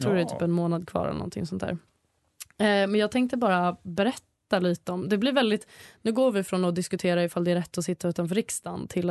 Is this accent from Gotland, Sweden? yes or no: yes; Gotland, Sweden; Jag är alltså från Gotland, det måste jag poängtera.